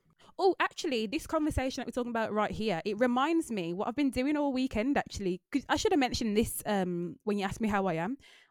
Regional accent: Birmingham, West Midlands, United Kingdom; it reminds me of home, obviously, because I am from Birmingham

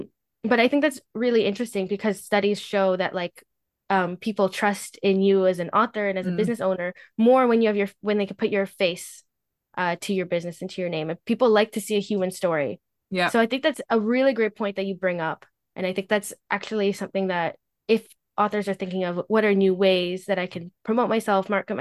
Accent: Canada; I'm Canadian, so it's Zed.

